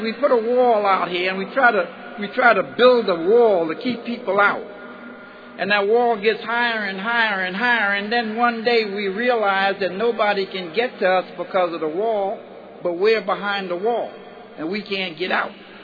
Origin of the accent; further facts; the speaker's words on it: New York, United States; As a kid growing up in New York, I had no sense of any of that.